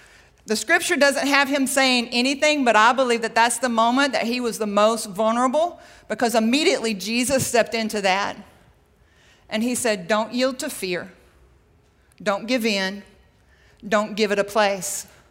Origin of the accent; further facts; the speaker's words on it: Mississippi, United States; I was raised in Mississippi, in the Mississippi Delta, and we lived next to the Mississippi River.